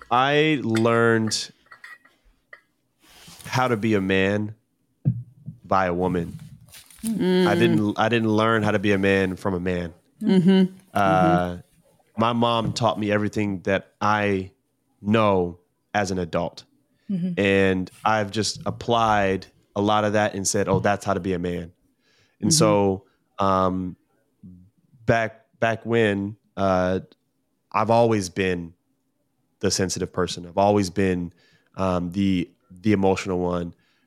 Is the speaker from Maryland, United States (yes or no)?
yes; Baltimore, Maryland, United States; Like, I grew up in Baltimore, you know, like that's just what it is out there.